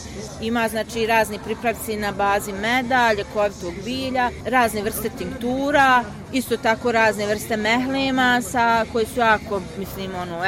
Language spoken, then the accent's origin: Bosnian; Tuzla, Federation of Bosnia and Herzegovina, Bosnia & Herzegovina; bavim se pčelarstvom i dolazim iz Tuzle.